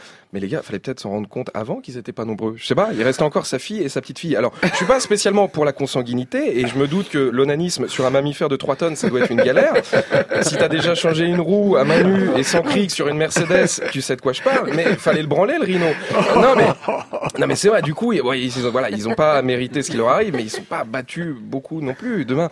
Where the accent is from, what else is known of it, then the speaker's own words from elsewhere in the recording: Île-de-France, France; Et je viens de Seine-et-Marne, je sais de quoi je parle.